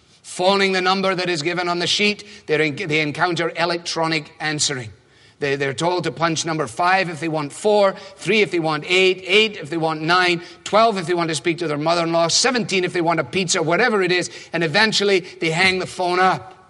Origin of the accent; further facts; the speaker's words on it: Scotland, United Kingdom; As a Scot, last of the big spenders